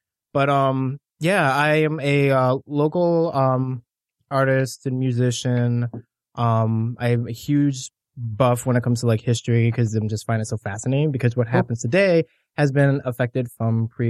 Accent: Washington Township, United States; I am a local from Washington Township.

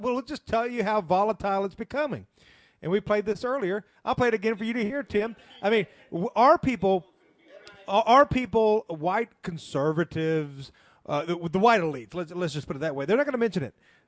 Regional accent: Memphis, Tennessee, United States; All right, so I grew up in, I was born and raised in Memphis, so I speak jive, as they say in the movie Airplane.

